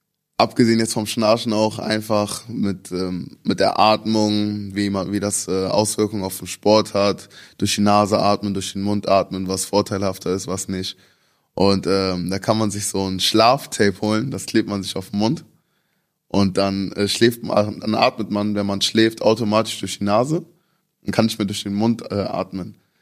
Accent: Mönchengladbach, North Rhine-Westphalia, Germany; Ich bin halt hier in Deutschland aufgewachsen, geboren und ich kenne hier im Umkreis, ich bin ja selber in Mönchengladbach aufgewachsen, also kenne ich mich hier in NRW gut aus

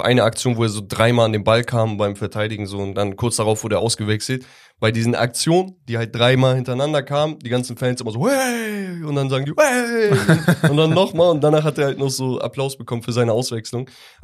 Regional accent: Turkey; Bro, sage ich als Türke sogar nein.

